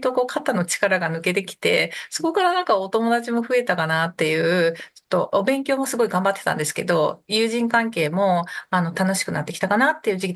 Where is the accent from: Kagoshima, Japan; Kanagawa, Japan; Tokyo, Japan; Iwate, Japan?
Kanagawa, Japan; Yokohama; 神奈川県の横浜市です。もう50数年になりますが、ずっとそちらにいて、もう胃の中の蛙でございます。他の地域に出たことがないというところです。